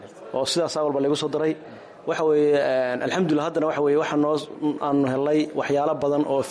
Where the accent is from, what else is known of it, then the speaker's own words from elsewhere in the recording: Bandarbeyla, Karkar, Somalia; anigu waxaan ka soo jeeday deegaanka Bayla Bandarbeela ka soo jeeday anigu